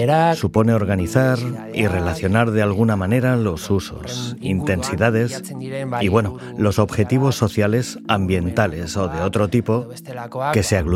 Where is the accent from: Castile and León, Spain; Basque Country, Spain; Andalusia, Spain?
Basque Country, Spain; San Sebastián; born there; aunque nací en Donostia.